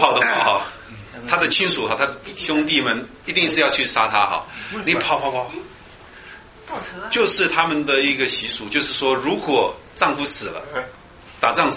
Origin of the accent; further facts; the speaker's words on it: Indonesia; moved away; 我们在印尼哈，我以前小时候在印尼，